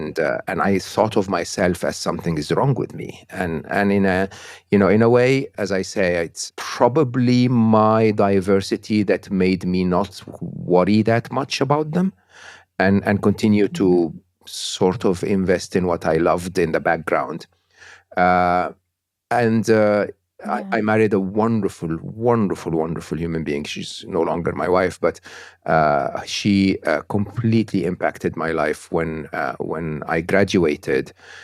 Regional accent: Egypt; English is a second language; I was born and raised in Egypt, public school, public university in Egypt.

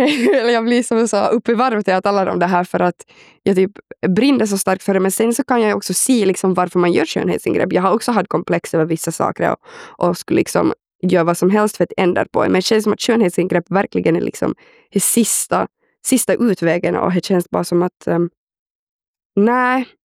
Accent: Pedersöre, Ostrobothnia, Finland; jag kommer ju från en liten by i Pedersöre som ligger i Österbotten.

